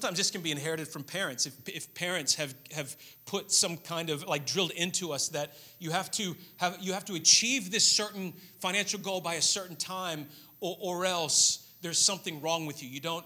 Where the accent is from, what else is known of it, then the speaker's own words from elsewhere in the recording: Australia; accent: American; I know I have an American accent, but I'm speaking to you not as an American judging your culture. I am speaking as a fellow Australian.